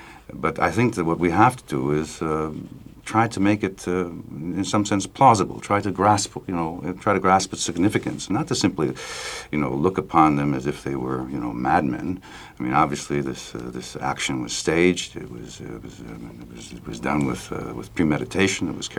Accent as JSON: {"language": "English", "country": "United States", "said": "one of the things that, that concerns me is, however, as an American Jew, with a deep regard for Israel and a deep love for Israel"}